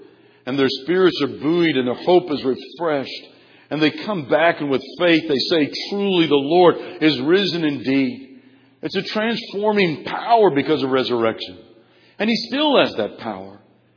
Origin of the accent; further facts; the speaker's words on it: United States; But even with that, as proud as I am of that as an American, my ultimate citizenship is in heaven.